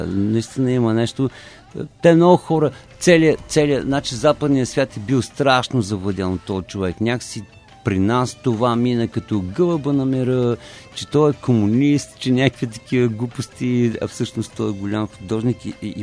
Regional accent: Troyan, Lovech Province, Bulgaria; moved away as an adult; Да, аз съм роден в Троян и съм живял до 20-ти си година там.

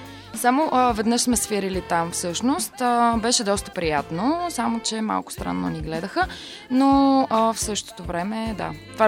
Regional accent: Blagoevgrad, Blagoevgrad Province, Bulgaria; Аз също съм от Благоевград.

